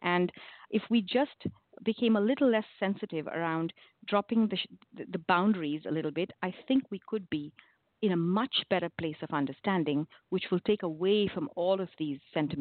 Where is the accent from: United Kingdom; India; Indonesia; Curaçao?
India; now in United States; I came all the way from India to the United States, and I find, you know, the United States to be a very, very forgiving, loving, kind, inclusive place, you see.